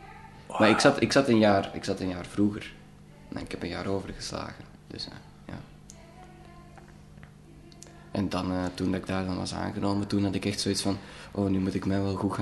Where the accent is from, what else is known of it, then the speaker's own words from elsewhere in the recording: Duffel, Antwerp, Belgium; Duffel. Dus dat is een beetje onder Antwerpen, niet zo ver daar vandaan. Naar provincie Antwerpen.